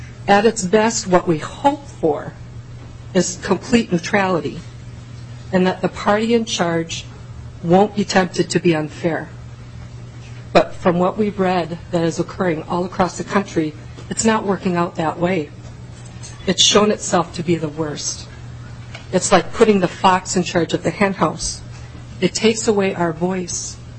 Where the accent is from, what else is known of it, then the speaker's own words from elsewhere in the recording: Rochester, Minnesota, United States; I hail from Rochester.